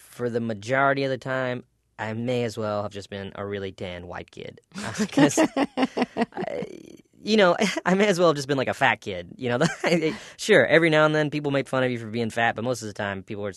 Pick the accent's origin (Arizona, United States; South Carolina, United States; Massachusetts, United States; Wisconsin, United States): South Carolina, United States; Bennettsville; accent: Southern; when I was growing up in Bennettsville, I was the only non-white kid in the whole school.